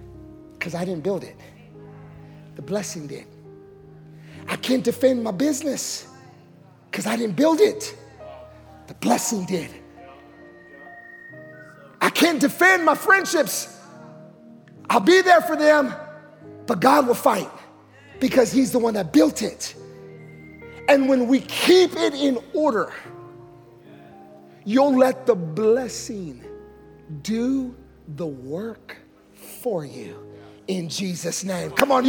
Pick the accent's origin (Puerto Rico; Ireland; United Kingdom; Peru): Puerto Rico; If I showed you pictures when I was younger, I'm Puerto Rican. Some of you wonder, I'm Indian or Pakistani, and I'm Puerto Rican.